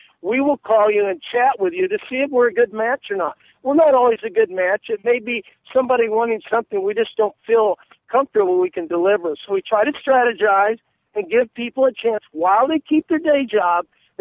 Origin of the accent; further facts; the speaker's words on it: Kansas City, Missouri, United States; I grew up in Kansas City.